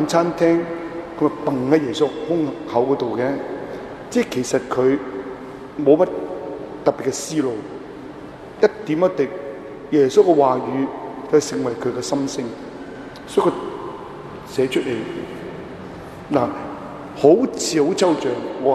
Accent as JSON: {"language": "Cantonese", "region": "Guangdong", "country": "China", "said": "就算我们广东人都未必读得那么清晰。"}